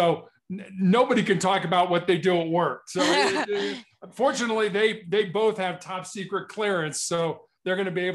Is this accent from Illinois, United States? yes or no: yes; Chicago, Illinois, United States; Background-wise, I was born and raised in Chicago. I'm the oldest of three boys.